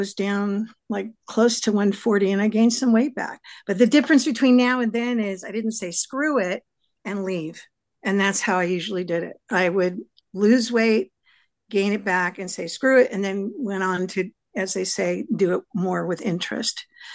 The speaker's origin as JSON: {"language": "English", "region": "California", "country": "United States", "tie": "born or raised there", "lives_now": "Los Angeles, United States", "said": "I did my dream and came to LA because I grew up in the Bay Area."}